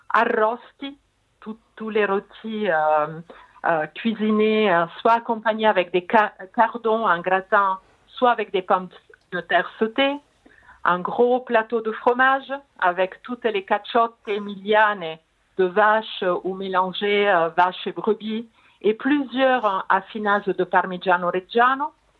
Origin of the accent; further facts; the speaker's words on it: Genoa, Liguria, Italy; French is a second language; ma maman est donc originaire de Parme. Mais moi, je suis née à Gênes.